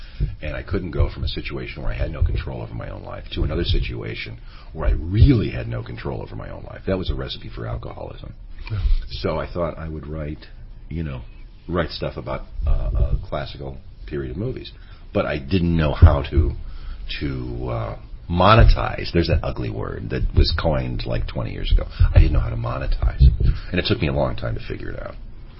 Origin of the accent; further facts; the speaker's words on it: Cleveland, Ohio, United States; Cleveland, I grew up in Cleveland. Cleveland had a good TV packages.